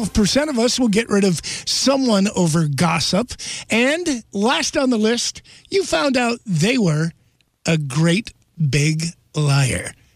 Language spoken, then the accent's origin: English; Wilkes-Barre, Pennsylvania, United States; But then I don't live in Wilkes-Barre anymore. I grew up there.